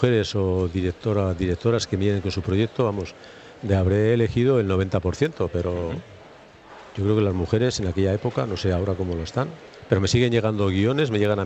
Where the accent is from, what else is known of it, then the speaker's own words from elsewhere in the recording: Basque Country, Spain; now in Germany; si yo soy vasco.